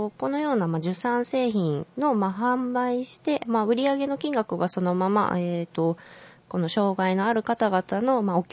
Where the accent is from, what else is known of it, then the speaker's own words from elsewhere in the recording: Hokkaido, Japan; now in Kyoto, Japan; 出身は、北海道になります。